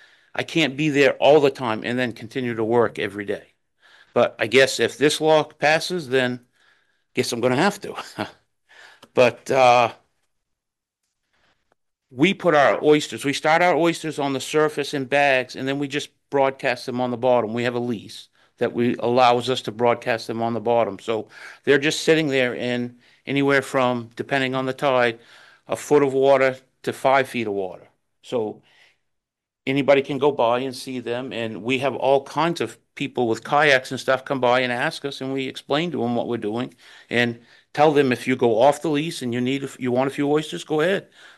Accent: Hancock, Maine, United States; I'm from Hancock, Maine, but I have an oyster farm in the Blue Hill Salt Pond.

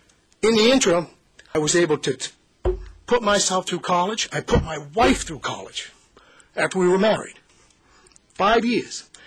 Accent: Wiscasset, Maine, United States; I'm from Wiscasset. I've been involved in the industry for 55 years.

